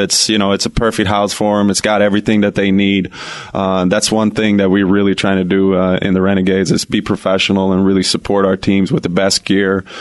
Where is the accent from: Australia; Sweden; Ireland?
Sweden; now in United States; Growing up in Sweden, it's kind of the same weather. We got a lot of good gamers, a lot of gamers in Sweden.